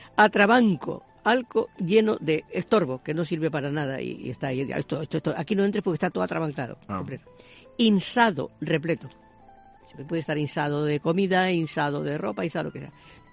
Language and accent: Spanish; Venezuela; Soy venezolano.